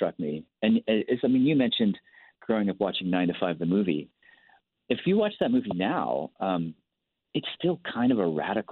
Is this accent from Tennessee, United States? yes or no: yes; Tennessee, United States; People where I grew up in Tennessee see somebody who's sort of wholesome, a woman of faith.